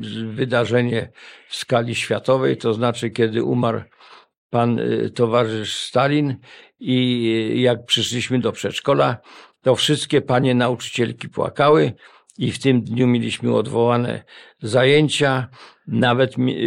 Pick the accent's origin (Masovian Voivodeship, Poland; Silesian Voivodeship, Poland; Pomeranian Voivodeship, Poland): Masovian Voivodeship, Poland; Warsaw; born there; Dokładnie nie pamiętam, co mi było, ale podobno urodziłem się w szpitalu